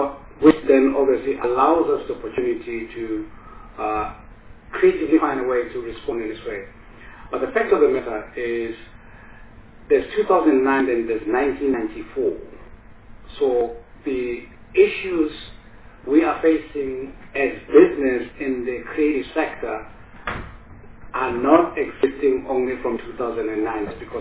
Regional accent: South Africa; But we are aware that there is deliberate dismissal of who we are in society as South African citizens, our input domestically and globally.

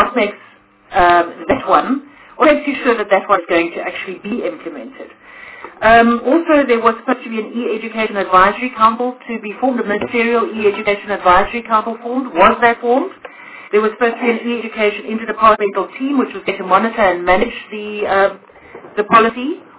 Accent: Eastern Cape, South Africa; Now, I'm from the Eastern Cape.

